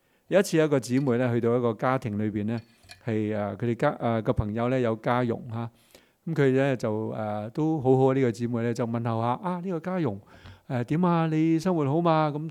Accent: China; 就是、我哋中国人话诛九族添啊。

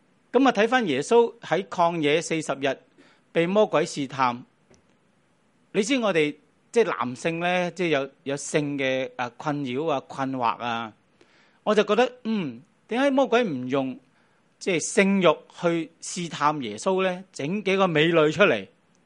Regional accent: Hong Kong; 咁我哋香港人可能呢一代好少挨饿咧

